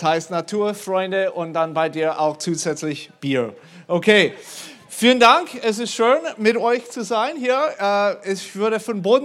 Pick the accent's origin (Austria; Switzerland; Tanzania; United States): United States; German is a second language; now in Germany; ich komme nicht ursprünglich aus Deutschland, ich bin ursprünglich aus den Staaten. … bin für die Bibelschule am Bodenseehof verantwortlich, bin seit 20 Jahren in Deutschland